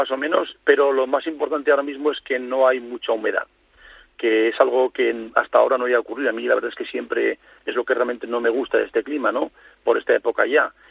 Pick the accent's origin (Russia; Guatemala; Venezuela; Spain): Spain; Ólvega, Castile and León; Yo me acuerdo que yo llegaba tarde en mi pueblito de Soria, y soy un pueblo que se llama Olvega, el pueblo de Chorizo, Revilla, etcétera, que todo el mundo conoce.